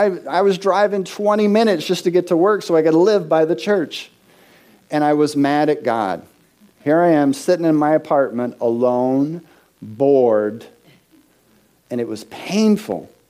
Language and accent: English; New Mexico, United States; now in Boston, United States; And I'm not natively from Boston. I grew up in New Mexico. But I was out here.